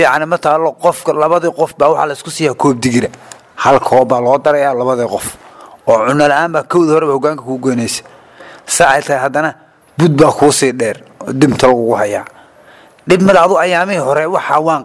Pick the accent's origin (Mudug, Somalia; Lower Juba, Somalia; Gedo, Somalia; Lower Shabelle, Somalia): Mudug, Somalia; Galkayo; waxaan ka imid deegaanka la dhow mudug gaalkacayo